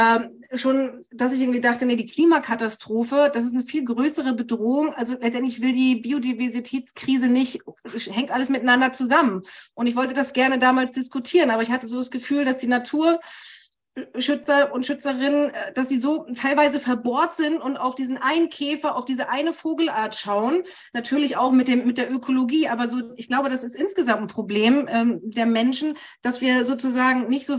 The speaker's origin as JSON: {"language": "German", "region": "Mecklenburg-Vorpommern", "country": "Germany", "said": "Dann habe ich mir überlegt, ich will zurück in meine Heimat nach Mecklenburg-Vorpommern, habe das gemacht, habe meine Kinder eingesackt und bin hier aufs Land."}